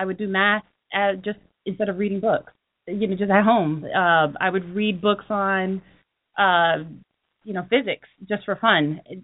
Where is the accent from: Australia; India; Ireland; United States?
United States; Jersey City, New Jersey; I'm from Jersey City.